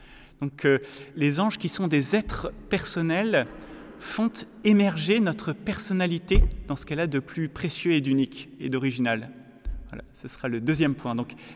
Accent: France; puisque je suis français et que j'ai appris à faire des dissertations en trois points

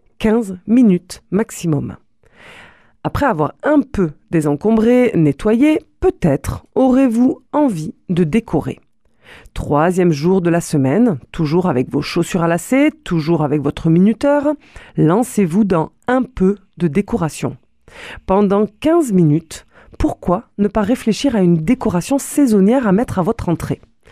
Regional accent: Toulouse, Occitanie, France; accent: Toulouse; vous aurez cette phrase dans votre tête avec ma voix et avec mon accent toulousain.

